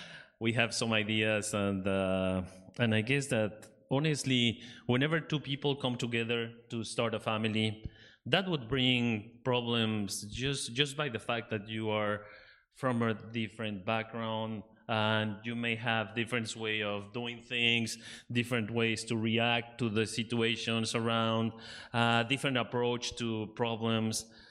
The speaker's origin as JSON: {"language": "English", "country": "Mexico", "said": "I'm from Mexico. My wife is from the States."}